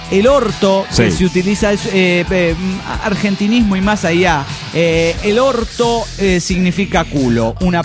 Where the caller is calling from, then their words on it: Tarija, Bolivia; de Tarija, Bolivia.